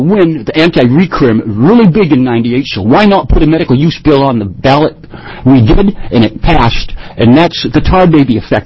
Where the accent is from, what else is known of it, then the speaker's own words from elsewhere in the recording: Williams, Oregon, United States; from Williams, Oregon, and I guess I'm a political activist.